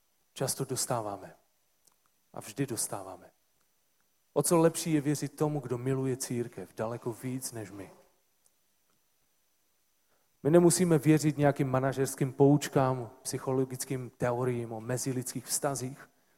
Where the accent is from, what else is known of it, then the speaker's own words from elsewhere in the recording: Silesia, Czechia; Jsme Češi, gor Slezané, kteří jsou ještě víc takoví ti uzavření.